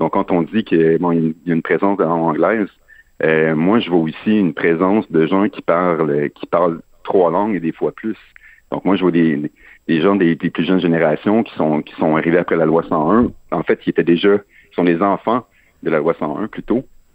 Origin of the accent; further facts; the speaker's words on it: Chambly, Quebec, Canada; Moi, je suis pas natif de Montréal, je suis natif de Chambly.